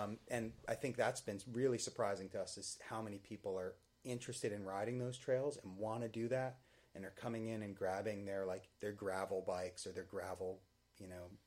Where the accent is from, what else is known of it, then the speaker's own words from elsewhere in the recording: Round Top, New York, United States; and I are big mountain bikers and have been growing up in Round Top. We moved into the Catskill location.